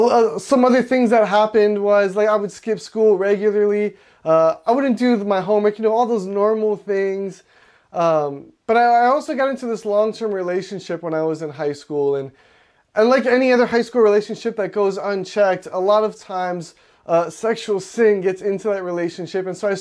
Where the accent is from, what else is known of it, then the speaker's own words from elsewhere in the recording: Hawaii Kai, Hawaii, United States; I'm born and raised in Hawaii. I like to tell people I'm from Waimanalo, but truthfully, I was there for about 5 minutes, and then my family moved over to Hawaii Kai.